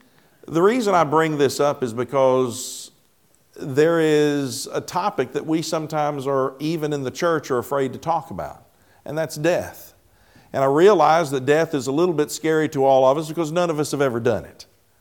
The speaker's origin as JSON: {"language": "English", "town": "Henderson", "region": "Tennessee", "country": "United States", "tie": "born or raised there", "said": "I was raised in Tennessee, raised in Henderson, and so we were in Henderson one day."}